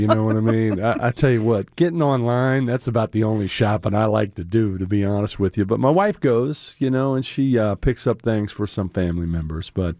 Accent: Midwest, United States; I'm from the Midwest, so I grew up on some good casserole.

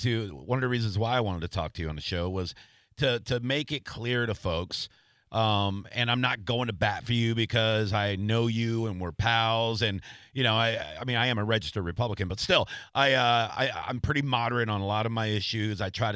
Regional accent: United States; And the more I think about being an American and being proud to be an American

